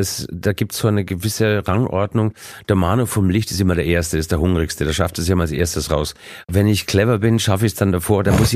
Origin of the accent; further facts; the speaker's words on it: Austria; Für mich als Österreicher sowieso, also Graubrot